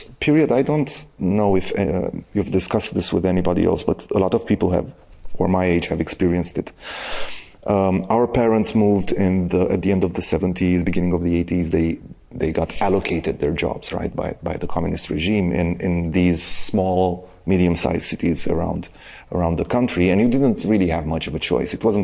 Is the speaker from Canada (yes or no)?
no; Baku, Azerbaijan; now in Bucharest, Romania; Growing up in Baku, we always had this image about Bucharest and about people growing up here